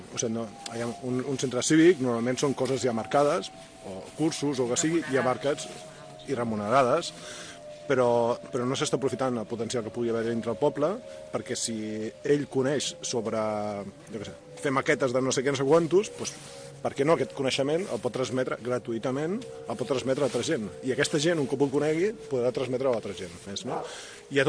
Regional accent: Tiana, Catalonia, Spain; nosaltres som de Tiana, i estem disposats a apoyar

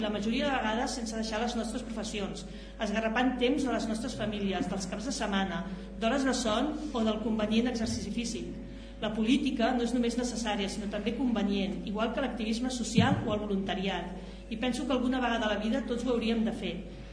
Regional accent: Tiana, Catalonia, Spain; considero que sóc molt més tianenca del que era, perquè he après una infinitat de coses sobre el meu poble

